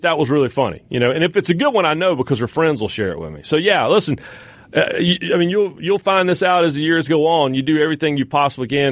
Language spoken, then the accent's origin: English; North Carolina, United States; I grew up in North Carolina, and there's an entire branch of my family that went to App State.